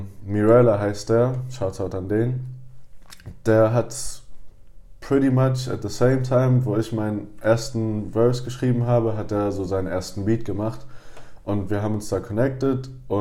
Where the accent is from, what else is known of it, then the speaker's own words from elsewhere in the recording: Cologne, North Rhine-Westphalia, Germany; ich bin Kölner und ich bin auch hier in Köln aufgewachsen, aber meine Eltern sind beide aus Frankreich, also aus Paris und Montpellier. Und dementsprechend bin ich bilingual aufgewachsen, trilingual sogar, also mit Französisch